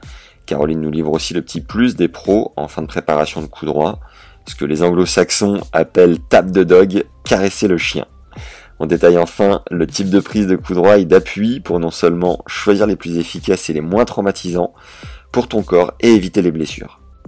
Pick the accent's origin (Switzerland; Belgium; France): France; Beauvais, Hauts-de-France; born there; je suis né à Beauvais